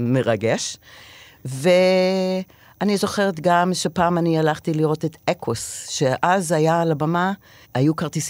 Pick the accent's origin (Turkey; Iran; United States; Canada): United States; New Jersey; Hebrew is a second language; אני גדלתי בניו ג'רזי, על יד ניו יורק